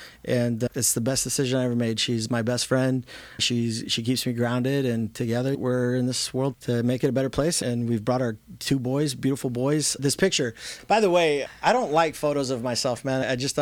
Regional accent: Visalia, California, United States; So I was born and raised in Visalia. First time I actually left was right around when I was 19.

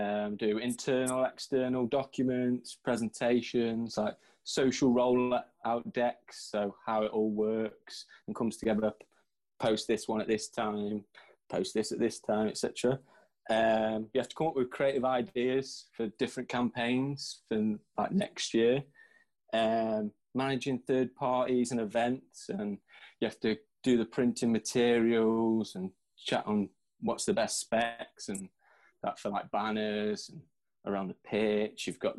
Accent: Midlands, United Kingdom; I'm from the Midlands.

